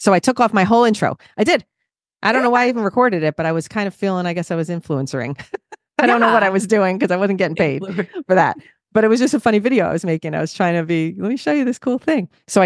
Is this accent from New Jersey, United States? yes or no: yes; New Jersey, United States; accent: Jersey; And I'm thinking my Jersey accent, hey, what?